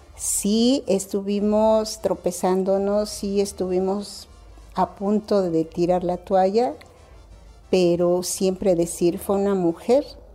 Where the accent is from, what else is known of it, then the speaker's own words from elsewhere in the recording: Cuernavaca, Morelos, Mexico; tengo 66 años, soy de Cuernavaca, Morelos, y siempre he vivido aquí en esta colonia, que es la colonia Carolina.